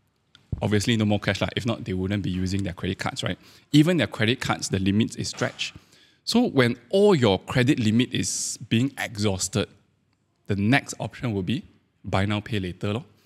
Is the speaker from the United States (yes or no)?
no; Malaysia; And why as a Malaysian I talk about US so much is because a lot of all these US big banks, they have investments all around the world, including Malaysia.